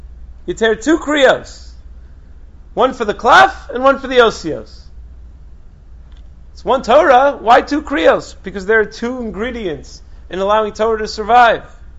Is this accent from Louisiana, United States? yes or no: no; North Woodmere, New York, United States; I'm from North Woodmere. It's like far away from here.